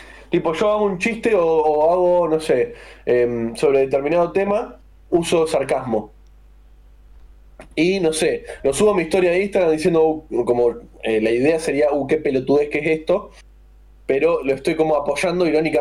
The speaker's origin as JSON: {"language": "Spanish", "region": "Santa Fe", "country": "Argentina", "said": "Yo soy una colorada de Santa Fe"}